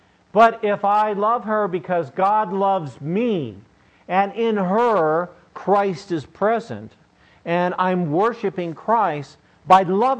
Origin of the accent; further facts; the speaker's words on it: United States; I'm so glad that I'm an American. I'm so grateful, so blessed.